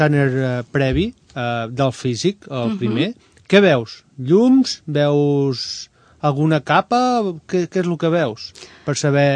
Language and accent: Catalan; Manlleu, Catalonia, Spain; Bueno, també has de pensar que som de Manlleu. Sempre hi ha boira.